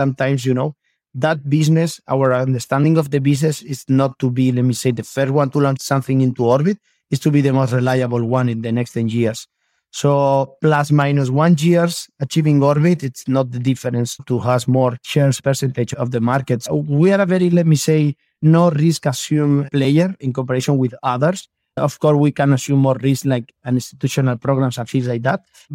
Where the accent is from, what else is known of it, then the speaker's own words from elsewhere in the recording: Elche, Valencian Community, Spain; Of course, we are from Europe. I am from Spain. I am from Elche, proud to be from that regions.